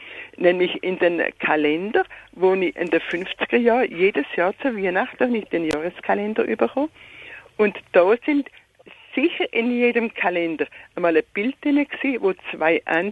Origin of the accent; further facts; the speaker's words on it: Baden-Württemberg, Germany; born there; ich bin ja. vom süddeutschen Raum, ich bin ein gebürtiger Schwab.